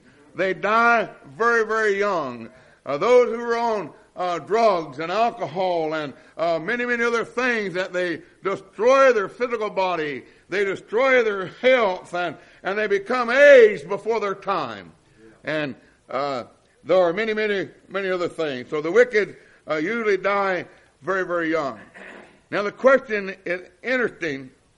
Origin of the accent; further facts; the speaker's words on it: Kentucky, United States; I remember growing up in Floyd County, Kentucky, and there was a neighbor named Mr. Fitzmosley.